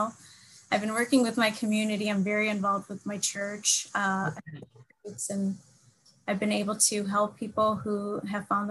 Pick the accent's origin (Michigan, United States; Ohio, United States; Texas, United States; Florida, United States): Michigan, United States; Detroit; also born or lived in San Diego; I was also born in Detroit. I was raised mostly in Detroit, but I think I was about 11 or 12 years old. We moved to California and San Diego, and then we moved back to Michigan